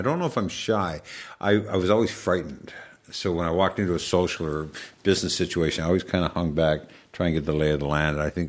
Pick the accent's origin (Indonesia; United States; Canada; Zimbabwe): Canada; Toronto, Ontario; I'm from Toronto, yeah.